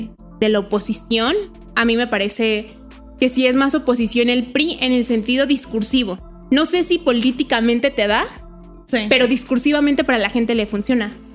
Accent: Mexico; estas cosas nos pertenecen porque somos mexicanos, literal lo que está en México es de los mexicanos.

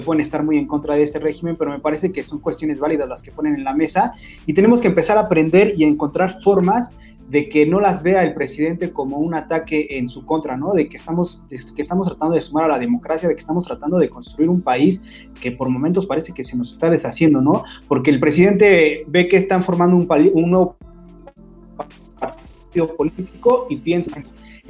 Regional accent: Mexico; nosotros como mexicanos

